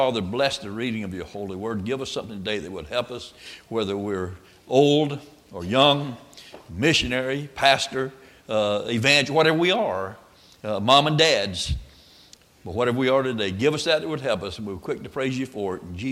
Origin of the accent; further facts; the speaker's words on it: Florida, United States; I was born and raised in Florida, Bible Belt of the South.